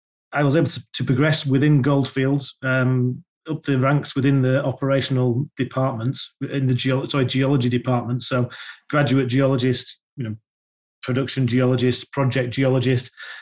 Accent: Yorkshire and the Humber, United Kingdom; I am from Yorkshire. Mark's neck of the woods

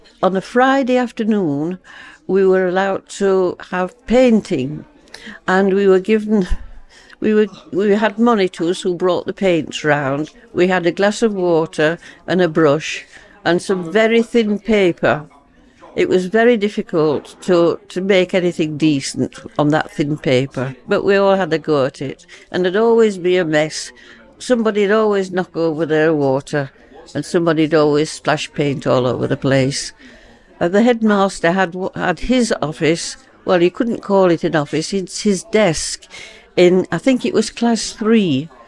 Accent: Darfield, Yorkshire and the Humber, United Kingdom; born there; I was born in Darfield, but now I live in Wombwell, but I've moved around quite a lot in between then and now.

